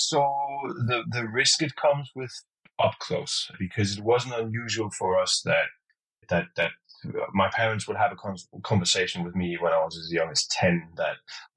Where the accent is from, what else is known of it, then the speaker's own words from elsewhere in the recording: Copenhagen, Capital Region, Denmark; I mean, I'm incredibly lucky being born in Copenhagen, I think, because growing up as a kid, I mean, it was easy.